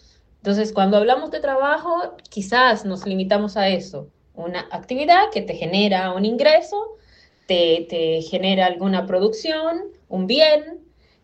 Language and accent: Spanish; Dominican Republic; De República Dominicana.